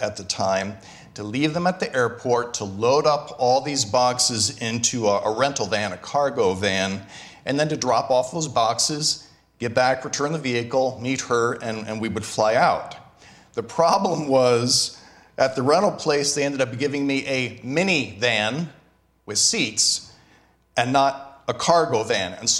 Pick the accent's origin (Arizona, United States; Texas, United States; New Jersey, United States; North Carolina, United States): New Jersey, United States; we were going to go back up to my home state of New Jersey, my home church.